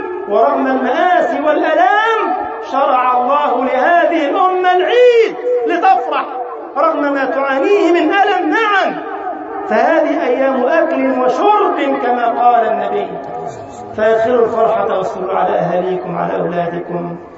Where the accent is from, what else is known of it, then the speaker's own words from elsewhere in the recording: Egypt; اللهم انشر أمنك وأمانك على بلدنا مصر يا رب العالمين وسائر بلاد المسلمين.